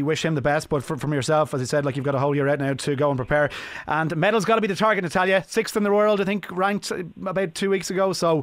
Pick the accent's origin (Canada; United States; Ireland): Ireland; Munster; I'm from Kerry.